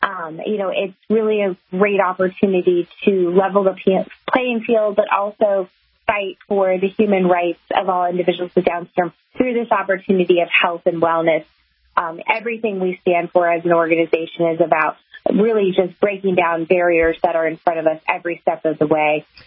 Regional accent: Kansas, United States; I grew up in Kansas with a best friend who has Down syndrome

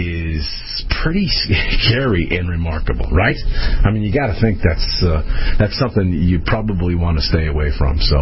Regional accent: Connecticut, United States; In fact, it's happened here in my home state of Connecticut a couple of different times in governor races and Senate races

